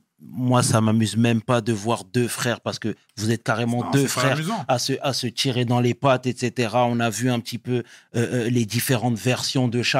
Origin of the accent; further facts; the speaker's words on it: Sarcelles, Île-de-France, France; je viens de Sarcelles.